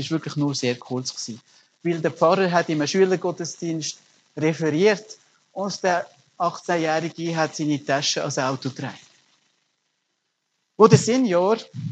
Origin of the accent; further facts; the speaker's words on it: Germany; born there; Meine Mutter ist Bündnerin, meine Frau ist Bernerin und ich bin in Deutschland geboren.